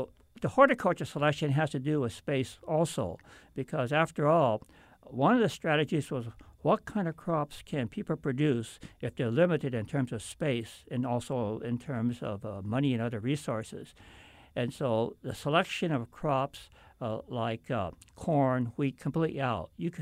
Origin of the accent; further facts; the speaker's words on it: Washington, United States; because I grew up on the Indian reservation. And the reason why we were on this Indian reservation was because of the alien land laws. And the in the case of my family, we went to the Yakima Indian Reservation in eastern Washington